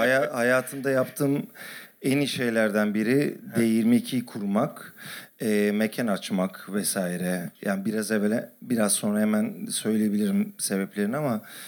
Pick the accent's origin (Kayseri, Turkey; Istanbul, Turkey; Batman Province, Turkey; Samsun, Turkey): Istanbul, Turkey; Moda; Arkadaşlar biz modadayız ya. Ben buralıyım anladın.